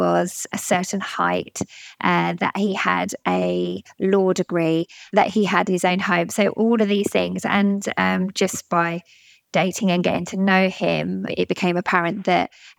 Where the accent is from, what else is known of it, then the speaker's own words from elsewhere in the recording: South East England, United Kingdom; I come from Surrey